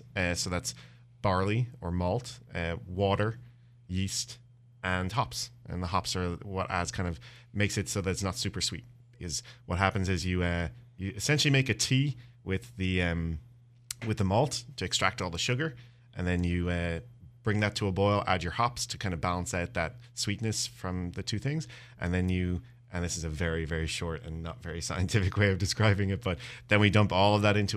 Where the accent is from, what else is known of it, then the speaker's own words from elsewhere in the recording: Dublin, Leinster, Ireland; moved away as an adult; now in United States; So I'm actually originally from Dublin, Ireland.